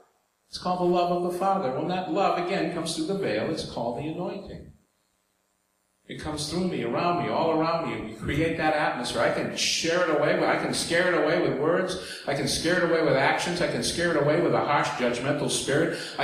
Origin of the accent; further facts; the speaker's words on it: New York, United States; accent: New York; Hello. That's my New York accent.